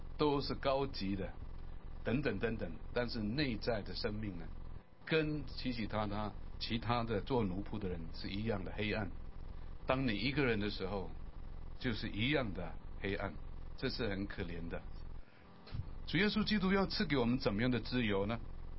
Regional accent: Malaysia; 不好意思，马来西亚人讲中文就是没办法哈

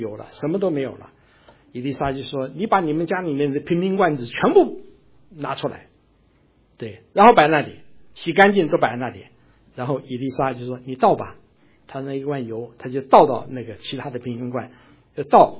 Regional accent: China; 当然看看他总是会带点吃的东西啊，对不对？我们中国人的这个习惯

